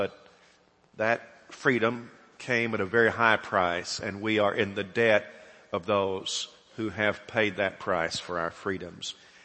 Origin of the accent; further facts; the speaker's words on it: Southern United States, United States; but that's because I'm a Southerner.